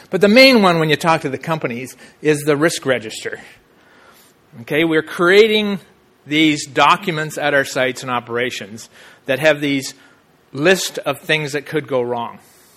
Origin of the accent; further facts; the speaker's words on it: Canada; moved away; And I've been doing risk management mining since I came here from Canada in late 80s.